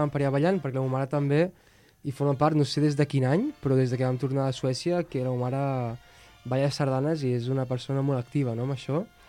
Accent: Llançà, Catalonia, Spain; also born or lived in Stockholm, Sweden; jo amb 5 anys vaig arribar a llançar, vaig néixer a Estocolm

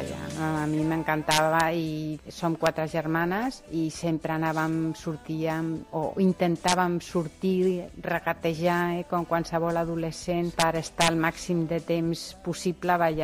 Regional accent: Barcelona, Catalonia, Spain; born there; soc nascuda aquí a Barcelona, soc metge i em dedico a la docència i a la investigació a la Facultat de Medicina d'aquí mateix, de Barcelona. Tinc 60 anys.

